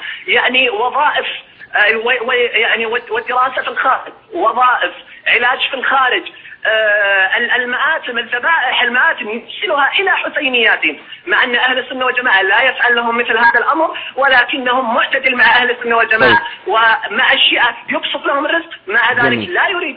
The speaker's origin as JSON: {"language": "Arabic", "country": "Kuwait", "lives_now": "Saudi Arabia", "said": "أنا كويتي مقيم في السعودية"}